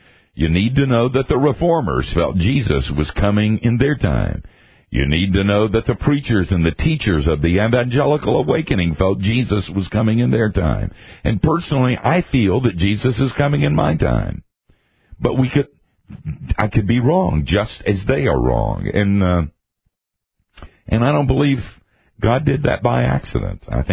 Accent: Asheville, North Carolina, United States; she'd look out over my hometown, Asheville, North Carolina

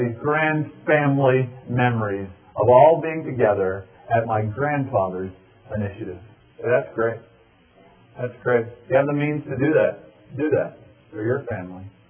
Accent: Miami, Florida, United States; And my grandfather, who lived in New Jersey, I was raised in Miami.

